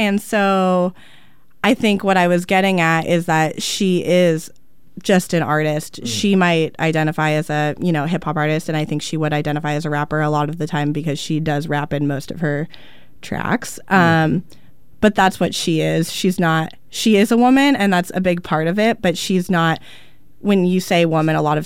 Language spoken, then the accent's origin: English; Los Angeles, California, United States; now in Portland, United States; I am not from Portland. I got a scholarship to school up here a long time ago, so I've lived up here for 7 years. I don't really plan on leaving for a while. I love it here. I'm originally from LA.